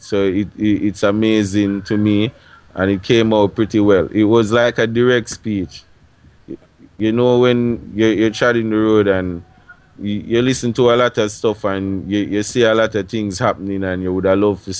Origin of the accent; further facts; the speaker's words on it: Jamaica; And it is a rich heritage. We come from Jamaica, where I figure, so we should hold on to and hold it tight and don't let it go.